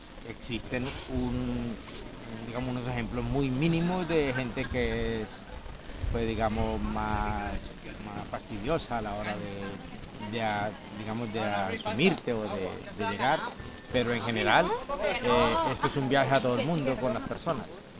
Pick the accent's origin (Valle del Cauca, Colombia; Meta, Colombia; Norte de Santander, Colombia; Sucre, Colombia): Valle del Cauca, Colombia; Cali; now in Seville, Spain; Yo soy de Colombia, sí, de Cali, Colombia, sí, la capital mundial de la salsa.